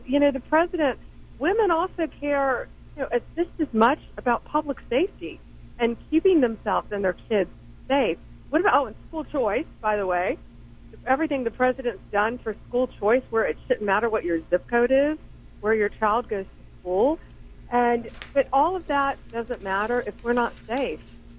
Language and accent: English; Florida, United States; It's so beautiful in Florida. I love my home state.